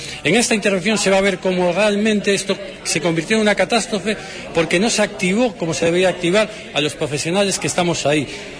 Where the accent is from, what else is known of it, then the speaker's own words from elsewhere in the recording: Galicia, Spain; yo estoy aquí como bombero gallego